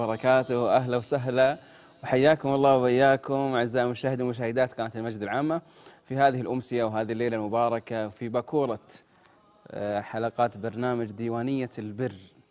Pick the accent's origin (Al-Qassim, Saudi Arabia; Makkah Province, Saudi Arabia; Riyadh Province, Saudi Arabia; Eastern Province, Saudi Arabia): Riyadh Province, Saudi Arabia; Riyadh; ظروف الأجواء اليوم في المملكة عامة خاصة عندنا في الرياض